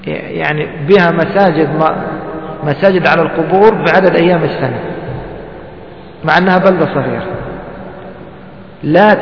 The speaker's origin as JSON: {"language": "Arabic", "country": "Egypt", "said": "وهذا مشهور عندنا في مصر"}